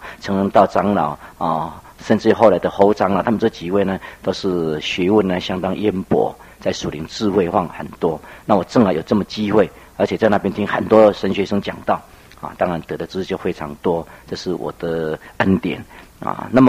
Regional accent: Taichung, Taiwan; 我从小在台中教会一直听到啊神学院啊为止啊，这么20几年当中

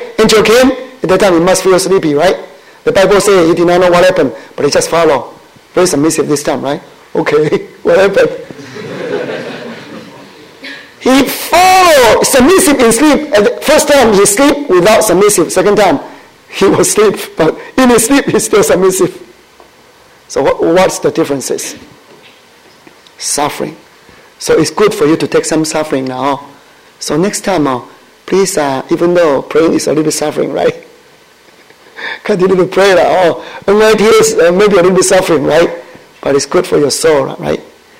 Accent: Singapore; I was from Singapore, so I can tell.

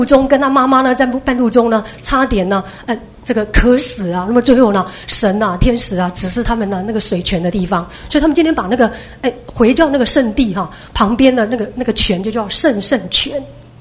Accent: Taiwan; 我们台湾这边也是一样哈。

